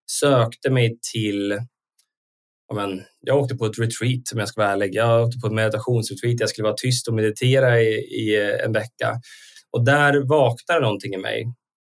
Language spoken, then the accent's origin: Swedish; Sundsvall, Västernorrland County, Sweden; jag ju semi-norrlänning. Min släkt är från Jämtland. Jag är uppvuxen i Sundsvall.